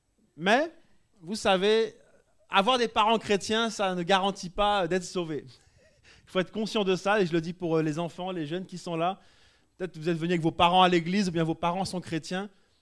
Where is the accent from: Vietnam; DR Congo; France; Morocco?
France; Je suis français.